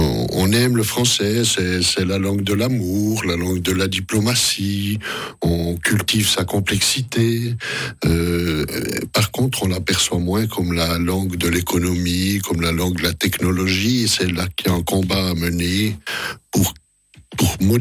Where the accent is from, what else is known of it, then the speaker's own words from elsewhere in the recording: Switzerland; ce qui nous amuse un peu en tant que Suisse, puisque ça fait maintenant plusieurs années qu'ici, cette question ne fait plus débat.